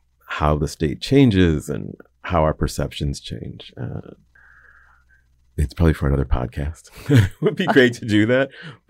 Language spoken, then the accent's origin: English; Ohio, United States; I grew up in Ohio. My parents are from Connecticut.